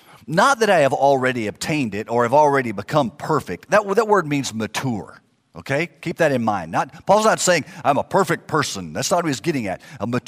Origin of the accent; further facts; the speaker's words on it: Houston, Texas, United States; Brother Bo Henderson was an associate pastor where I grew up in Houston